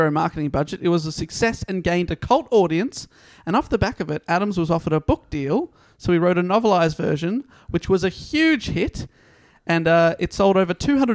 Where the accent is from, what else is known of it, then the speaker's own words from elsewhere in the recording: Austria; I'm from Austria. So sorry if I said that wrong.